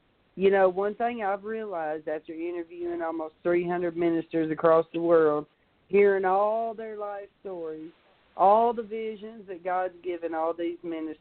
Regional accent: Southern United States, United States; accent: Southern US; in my life, my accent, you would think, is a negative because it's so southern and so slang.

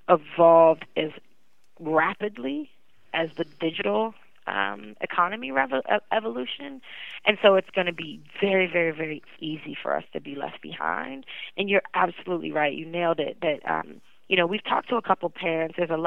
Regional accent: Youngstown, Ohio, United States; Similar to, you know, growing up in Youngstown, Ohio, you know, the best job for your kid to get into was something in the auto industry.

